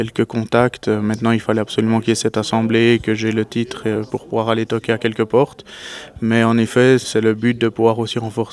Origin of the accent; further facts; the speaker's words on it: Jura, Switzerland; avant tout, je suis jurassien.